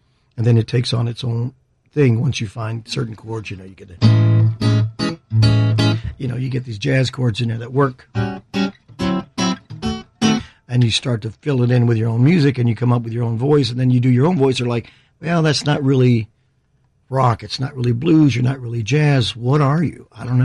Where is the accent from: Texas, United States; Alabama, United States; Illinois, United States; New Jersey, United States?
Texas, United States; But I'm from Texas, and we kind of put everything on the plate.